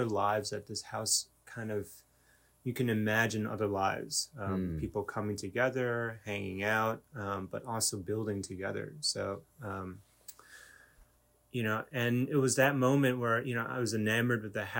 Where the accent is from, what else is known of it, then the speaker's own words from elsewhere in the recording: Albany, New York, United States; I was born in New York City, grew up in Albany, and went to school at Buffalo.